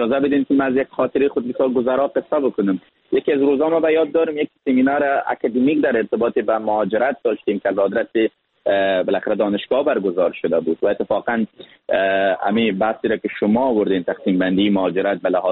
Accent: Afghanistan; چون یک از افغانستان هستم

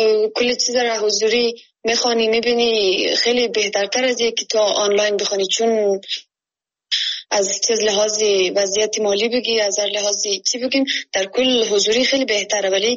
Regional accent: Afghanistan; now in Kabul, Afghanistan; از ولایت کنی هستم

